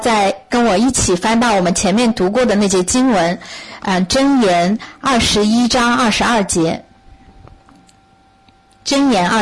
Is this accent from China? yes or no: no; Ireland; Chinese is a second language; 希望你们可以啊听得懂我的口音，因为我是爱尔兰人。